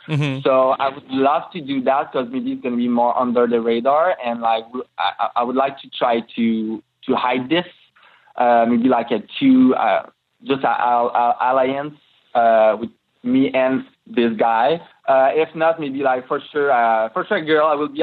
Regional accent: Trois-Rivières, Quebec, Canada; English is a second language; In fact, I'm a French Canadian, like you probably like just hear it. I'm from Trois-Rivières, Quebec

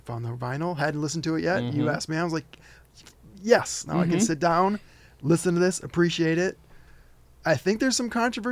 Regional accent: Livonia, Michigan, United States; also born or lived in Detroit; I'm from 8 Mile. I'm from Livonia.

